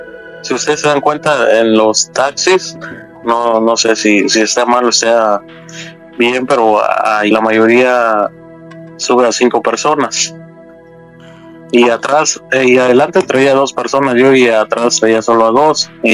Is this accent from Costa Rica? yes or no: no; Mexico; pues como mexicanos todos celebramos y empezamos a recordar, a poner los altares y todo eso en nuestras comunidades.